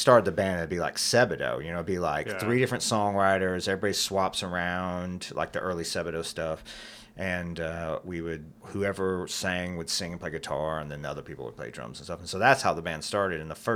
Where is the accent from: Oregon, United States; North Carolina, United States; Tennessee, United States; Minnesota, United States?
Tennessee, United States; Oak Ridge; he was from Greenville and then I was from Oak Ridge, which, you know, he's more East than I am. But, yeah, I moved to Murfreesboro in 1995 to go to MTSU.